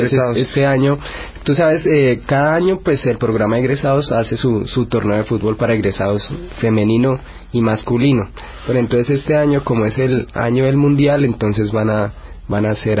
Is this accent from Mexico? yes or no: no; Colombia; todos somos colombianos, todos somos hermanos.